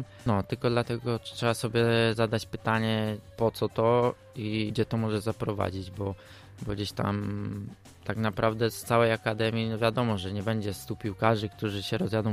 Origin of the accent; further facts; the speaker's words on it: Gorzów Wielkopolski, Lubusz Voivodeship, Poland; now in Poznań, Poland; Tak, oczywiście. Co prawda, mówię, mama w moim 13 lat temu, tak, 14, przeprowadziliśmy się do Poznania i tam mama mieszka cały czas.